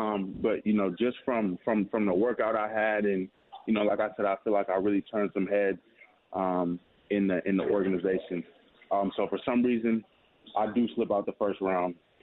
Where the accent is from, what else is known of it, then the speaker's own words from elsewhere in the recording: Arizona, United States; So, and I'm from Arizona, so I honestly, I'm about 95% sure if I'm there at 33 and they're still at that pick, they're going to pick me up.